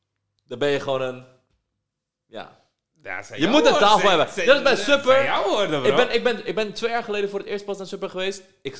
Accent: Vlaardingen, South Holland, Netherlands; Je moet je voorstellen, ik kwam van Vlaardingen.

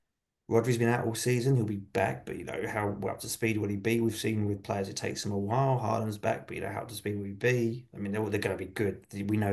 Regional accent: London, United Kingdom; I'm not from South London, I'm from Northeast London.

